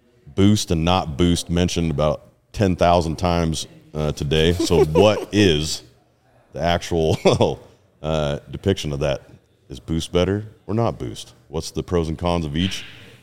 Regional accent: Washington, United States; just Tri-Cities, okay. Pasco, Richland, okay. Kennewick.

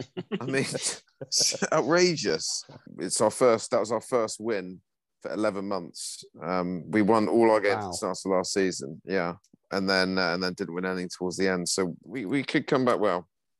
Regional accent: South West England, United Kingdom; born there; I was born in Somerset, live in Somerset, die in Somerset.

